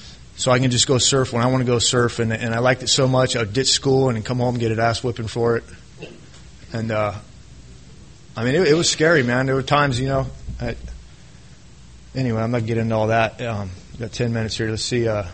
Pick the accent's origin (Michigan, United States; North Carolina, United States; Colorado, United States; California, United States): North Carolina, United States; born there; I was born in North Carolina. All my family are from the South.